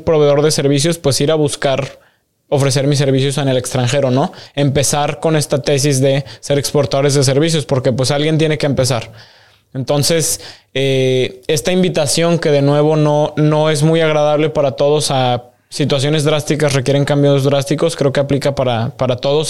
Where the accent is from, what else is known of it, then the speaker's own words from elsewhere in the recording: Mexico; como mexicanos y en sí como personas nos quejamos